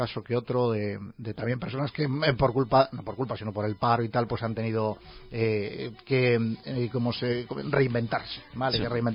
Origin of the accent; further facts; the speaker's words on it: Ferrol, Galicia, Spain; nos acabas de comentar que también has estado trabajando en mi tierra, en Ferrol.